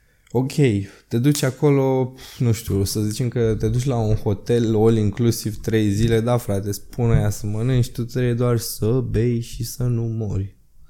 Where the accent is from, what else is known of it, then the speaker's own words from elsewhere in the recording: Romania; e foarte greu ca român să dai, nu știu, 600 de lei pe 3 nopți de cazare la Moeciu